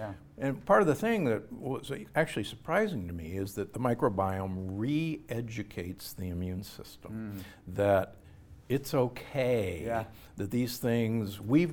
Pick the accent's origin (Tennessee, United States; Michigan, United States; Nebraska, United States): Nebraska, United States; Omaha; I'm a boy from Omaha, Nebraska